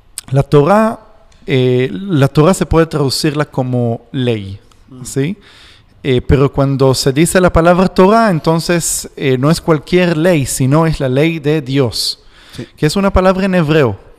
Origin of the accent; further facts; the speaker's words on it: Israel; Spanish is a second language; israelí, judío. He crecido en Israel, nací en Israel. Mis padres son judíos que emigraron a Israel de Argentina. Por eso puedo hablar español.